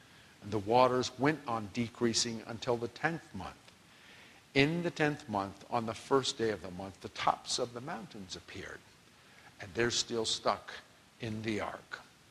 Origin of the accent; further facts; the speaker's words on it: Washington, United States; I grew up in Northwest Washington. I know about rain.